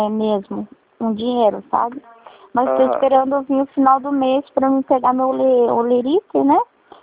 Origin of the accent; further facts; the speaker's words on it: Telêmaco Borba, Paraná, Brazil; E não deu certo porque eu sou de Telêmaco, eles falaram que era de outro lugar